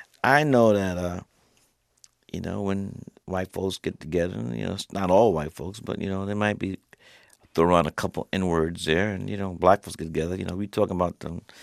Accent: Brooklyn, New York, United States; growing up in Brooklyn, New York

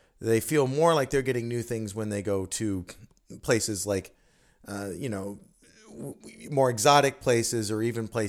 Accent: New York, United States; I thought as a New Yorker when people told me it was expensive

